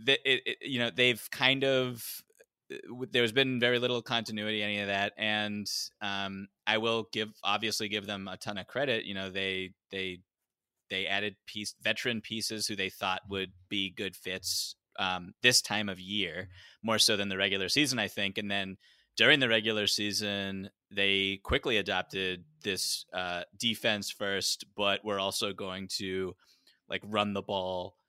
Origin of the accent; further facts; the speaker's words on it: Boston, Massachusetts, United States; I grew up outside of Boston, for those who don't know, and which is probably everyone listening.